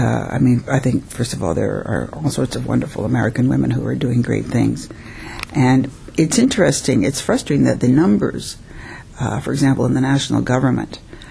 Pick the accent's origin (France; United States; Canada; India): Canada; As a Canadian, that's not a bad thing.